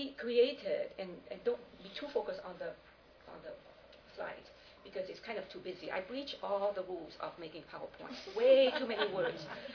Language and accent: English; Vietnam; I was raised in Vietnam. I raised my kids the way I was raised, which is like weeds.